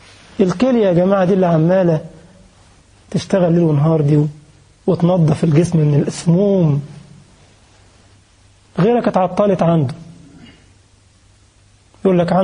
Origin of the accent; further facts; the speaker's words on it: Egypt; أنا أعرف ناس عندنا في مصر بيصلوا الجمعة كل جمعة في الحرم المكي